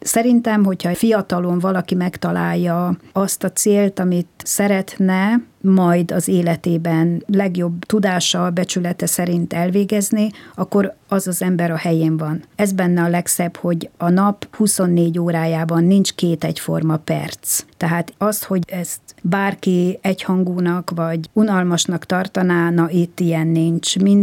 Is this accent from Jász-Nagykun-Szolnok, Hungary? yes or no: yes; Mezőtúr, Jász-Nagykun-Szolnok, Hungary; born there; Ez a 63-as év, ez egy nagyon jó évjárat volt, és a Szenteste én születtem egyedül a Mezőtúri kórházban este 7 órakor.